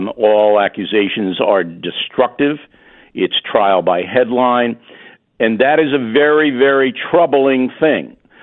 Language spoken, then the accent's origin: English; United States; But as an American, we're looking at this on the outside.